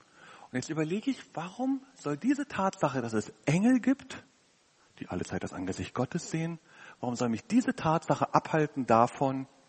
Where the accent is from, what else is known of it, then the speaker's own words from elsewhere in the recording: Berlin, Germany; Und da komme ich, arrogante Sau aus Berlin, angerannt und denke über sie schlecht.